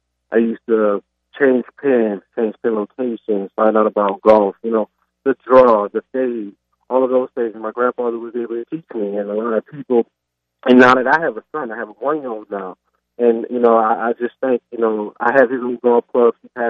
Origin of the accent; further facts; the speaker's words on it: New Orleans, Louisiana, United States; Hey, I'm from Born and Raised in New Orleans.